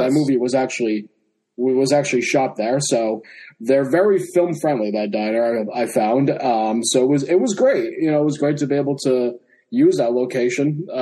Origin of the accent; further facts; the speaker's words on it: New England, United States; We're actually traveling between different parts of Massachusetts. I'm from New England.